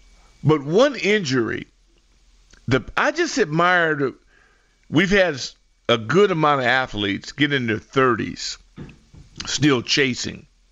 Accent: California, United States; Now, I do love, I mean, you know, growing up in Cali, until a rock got under my skateboard.

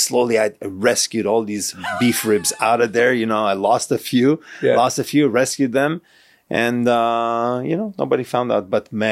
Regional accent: Israel; So growing up in Israel, and just, you know, it's something that I grew up on eating

